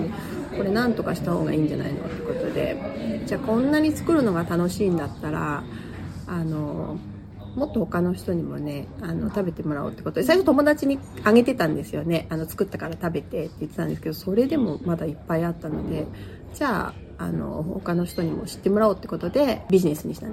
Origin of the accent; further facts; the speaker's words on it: Suwa, Nagano, Japan; 私長野県の諏訪出身なんですけども、私のおばあちゃんがね伊那の出身で